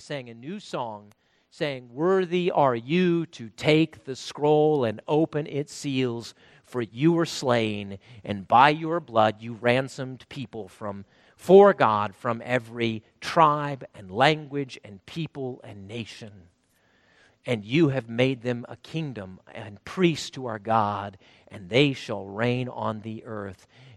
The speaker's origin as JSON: {"language": "English", "region": "South Dakota", "country": "United States", "tie": "born or raised there", "said": "Okay, I grew up in South Dakota. My uncle worked on a sheep farm or sheep ranch."}